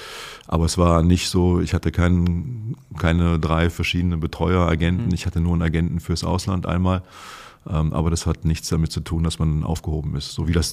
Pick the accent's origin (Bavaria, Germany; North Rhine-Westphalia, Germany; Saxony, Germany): North Rhine-Westphalia, Germany; Cologne; ich bin nach Köln zurück, an meine Heimatstadt. Ich bin hier in Köln-Nippes geboren und bin hier aufgewachsen. Mit 11 sind meine Eltern dann nach Sinnersdorf gezogen, was ja auch noch fast Köln ist.